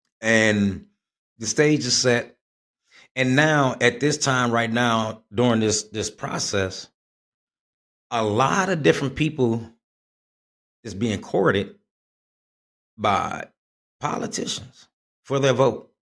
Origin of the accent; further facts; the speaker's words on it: Flint, Michigan, United States; now in Atlanta, United States; I'm from Flint, Michigan. I live here in Atlanta, Georgia.